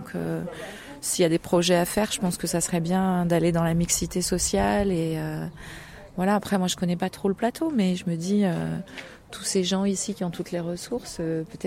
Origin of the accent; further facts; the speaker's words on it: Grenoble, Auvergne-Rhône-Alpes, France; Moi, je suis de Grenoble.